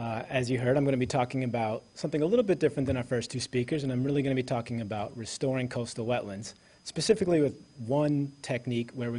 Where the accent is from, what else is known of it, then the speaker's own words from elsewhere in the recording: Louisiana, United States; And as Holly said, I came from Louisiana, and so when I think of something being coastal, I'm not thinking of a lake in the middle of the country.